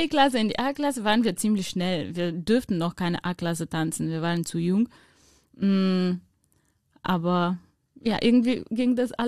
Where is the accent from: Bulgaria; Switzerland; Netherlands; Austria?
Bulgaria; Ja, also ich komme aus Bulgarien.